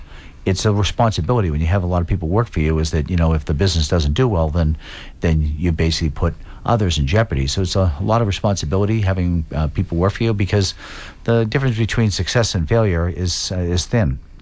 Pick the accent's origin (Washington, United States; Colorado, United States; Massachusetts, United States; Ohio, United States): Massachusetts, United States; Quincy; now in Boston, United States; I mean, I grew up in Quincy. I love Quincy. You know, I have my roots there.